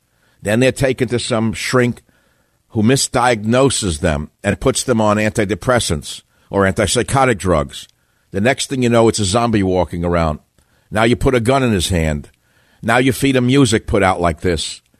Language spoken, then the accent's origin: English; New York, United States; accent: New York; I said it too fast. I'm speaking New Yorkese again.